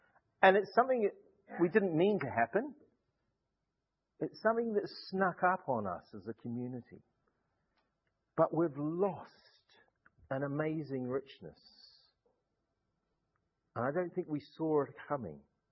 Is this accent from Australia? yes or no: no; New Zealand; now in Gloucester, United Kingdom; Now, I'm a New Zealander.